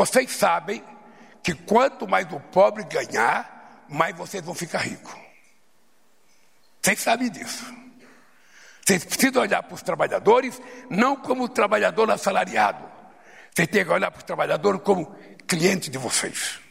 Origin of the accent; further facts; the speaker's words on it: Brazil; A diferença é que ele é coreano e eu sou brasileiro.